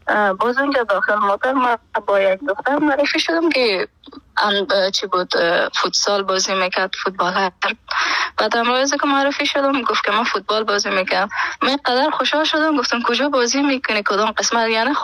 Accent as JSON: {"language": "Persian", "region": "Herat", "country": "Afghanistan", "tie": "born or raised there", "said": "من از هرات باستان خانه مامونجا بو زندگی میکردم اهل هرات هستم."}